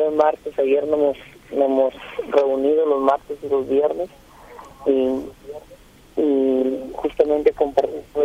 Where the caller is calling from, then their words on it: Tumbes, Peru; Desde Tumbes.